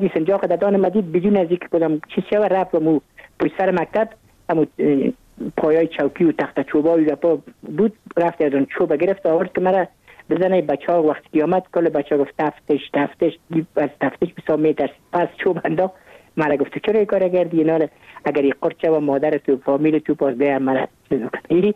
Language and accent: Persian; Kabul, Afghanistan; من متولد کابل هستم، در نایی اول کابل تولد شدیم.